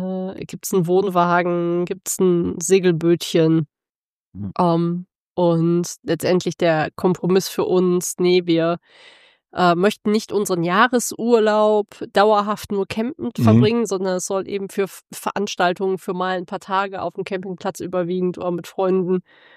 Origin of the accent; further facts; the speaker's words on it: Düsseldorf, North Rhine-Westphalia, Germany; Wir kommen aus dem Großraum von Düsseldorf, aus dem Rheinland